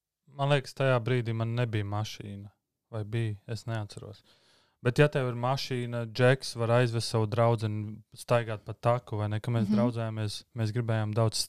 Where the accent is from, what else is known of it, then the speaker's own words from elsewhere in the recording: Viesīte, Jēkabpils Municipality, Latvia; es pats nāku no Viesītas, mazas pilsētas